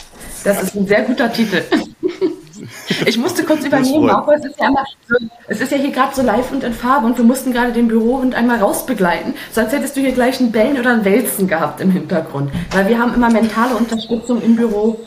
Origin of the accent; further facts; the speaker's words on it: Elmshorn, Schleswig-Holstein, Germany; moved away as an adult; also born or lived in Berlin; ich bin hier geboren in Elmshorn und bin dann später hier aber zur Schule gegangen.